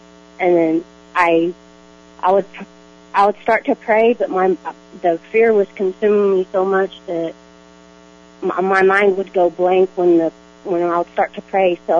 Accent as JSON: {"language": "English", "town": "Oklahoma City", "region": "Oklahoma", "country": "United States", "said": "I'm from Oklahoma City."}